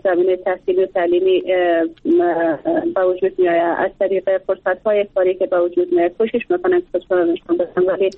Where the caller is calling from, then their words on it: Bamyan, Afghanistan; از ولایت بامیان هستم